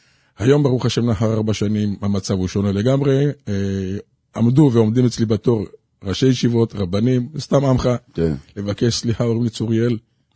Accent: Jerusalem, Jerusalem District, Israel; אני ירושלמי במקור.

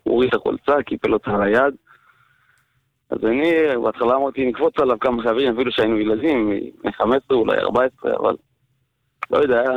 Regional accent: Jerusalem, Jerusalem District, Israel; אני גדלתי בשכונת רומי, כמו שאמרתי, מי שמכיר את רחוב ירמיהו.

